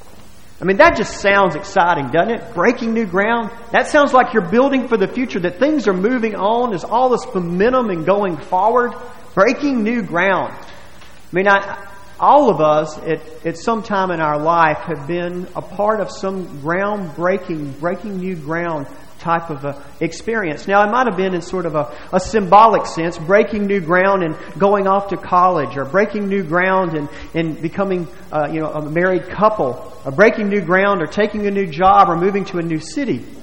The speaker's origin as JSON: {"language": "English", "town": "Buford", "region": "Georgia", "country": "United States", "tie": "born or raised there", "said": "But we grew up in Buford, Georgia, a little street, William Street, 460 William Street."}